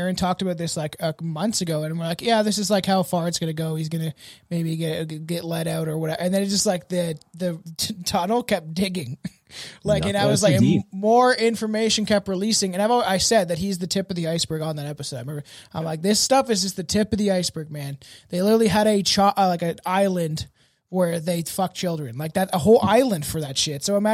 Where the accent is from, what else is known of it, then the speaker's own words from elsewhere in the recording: Canada; I'm a Canadian nationalist.